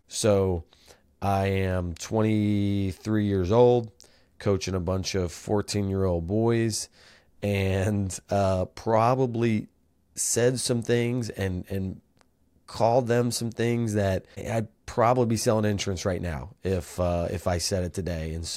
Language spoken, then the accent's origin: English; Indiana, United States; Growing up in Indiana